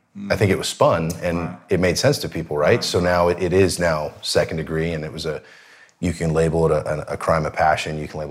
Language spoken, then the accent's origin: English; Seattle, Washington, United States; I grew up in Seattle, and I wanted to be a baseball player.